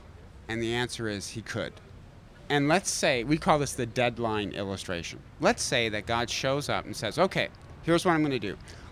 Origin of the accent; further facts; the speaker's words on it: Detroit, Michigan, United States; So I'm from Detroit, okay? I hate Chicago Bulls.